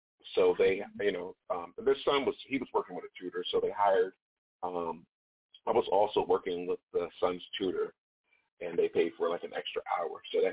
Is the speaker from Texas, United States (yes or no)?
no; Princeton, New Jersey, United States; I would say I had a great experience growing up in Princeton. I grew up in a affordable housing complex, Clay Street.